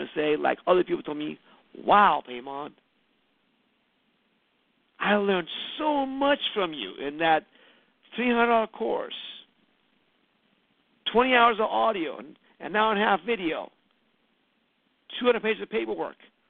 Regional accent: Iran; now in United States; Well, because I came from Iran, I realized how corrupt the government can be.

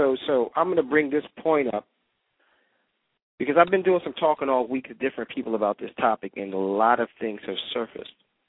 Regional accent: New York, United States; It started for me back when I was growing up in New York

